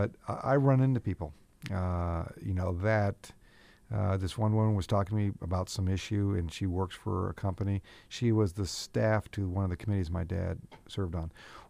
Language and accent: English; Alaska, United States; I'm from Alaska, and I'm the new senator from Alaska.